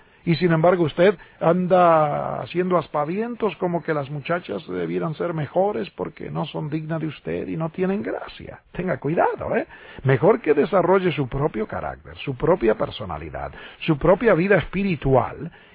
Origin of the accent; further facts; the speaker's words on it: Argentina; moved away as an adult; Yo tuve que salir de Argentina para al fin encontrar la mujer que es mi esposa